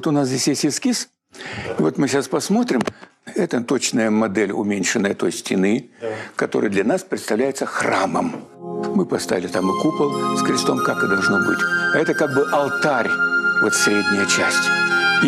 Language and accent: Russian; Kazakhstan; now in Russia; Мы приехали оба из Казахстана.